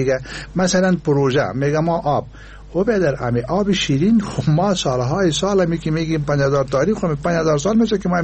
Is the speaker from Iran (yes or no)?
no; Afghanistan; ما یک افغان هستم